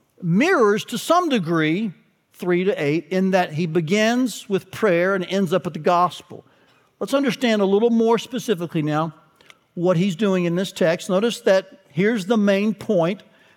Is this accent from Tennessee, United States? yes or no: yes; Chattanooga, Tennessee, United States; I grew up in Chattanooga, Tennessee, a place with the beautiful mountains.